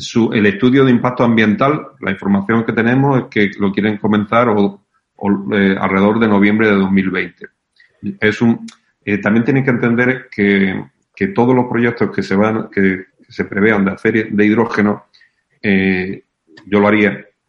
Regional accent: Spain; now in Chile; como chileno de adopción, como saben, yo soy español

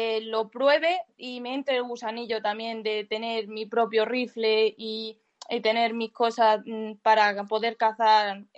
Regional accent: Extremadura, Spain; yo soy de Trujillo, bueno, de un pueblo de Trujillo, entonces de Villuercas y Bores. Mi pueblo pertenece a Villuercas y Bores.

